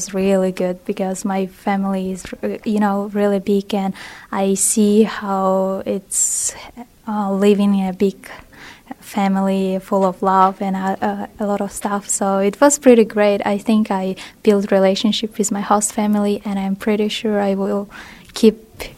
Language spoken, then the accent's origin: English; Kyrgyzstan; English is a second language; I'm from Kyrgyzstan, from Asia.